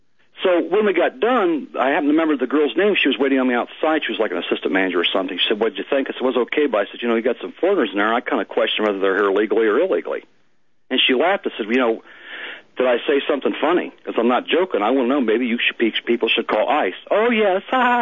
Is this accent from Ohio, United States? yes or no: yes; Ohio, United States; We're just under Cleveland and just above Columbus. We're right between the two of those.